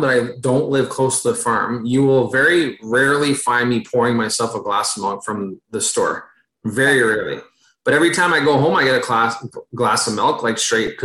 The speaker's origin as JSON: {"language": "English", "town": "Alexandria", "region": "Ontario", "country": "Canada", "tie": "born or raised there", "said": "So I grew up in, so Ottawa, if you go east of Ottawa towards Montreal, I grew up that way. So right on the actual Quebec, Ontario border, like as far, I guess it'd be east of Ontario you can go. The town would have been Alexandria, Ontario."}